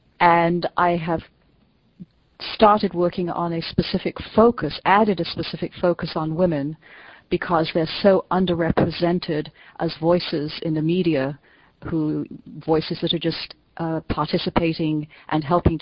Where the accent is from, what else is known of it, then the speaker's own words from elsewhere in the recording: England, United Kingdom; And as we English say, that would be brilliant